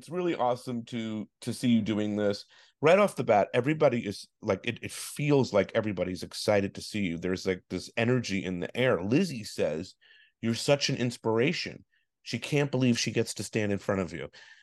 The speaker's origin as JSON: {"language": "English", "region": "East Coast", "country": "United States", "lives_now": "Los Angeles, United States", "said": "And I'm originally from the East Coast too."}